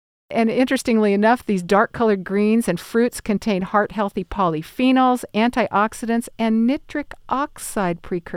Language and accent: English; California, United States; moved away; And I remember when we moved to the South, I was from California